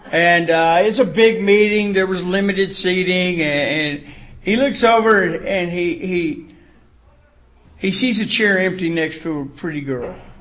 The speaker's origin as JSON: {"language": "English", "region": "Oklahoma", "country": "United States", "said": "I'm from Oklahoma. Don't make me talk like this, by the way."}